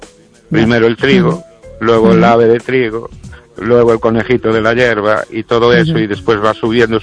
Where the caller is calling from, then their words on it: Ourense, Galicia, Spain; de Orense.